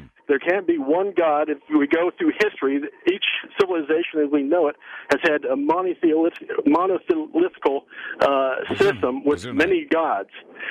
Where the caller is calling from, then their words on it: Woodbridge, Virginia, United States; I'm actually calling from Woodbridge, Virginia.